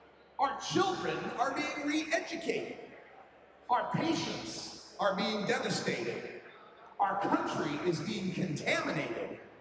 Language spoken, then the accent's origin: English; Oregon, United States; in my home state of Oregon, we legalized marijuana